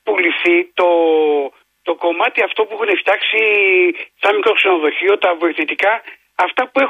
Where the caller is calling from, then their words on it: Ilion, Attica, Greece; είμαι από το Ήλιον.